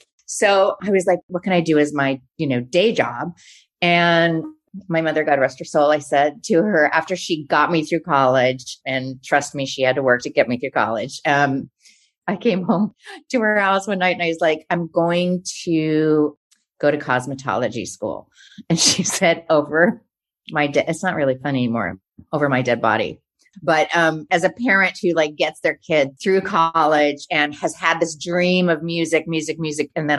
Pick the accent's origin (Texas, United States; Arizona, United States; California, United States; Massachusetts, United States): Arizona, United States; But to back up, I grew up in Arizona.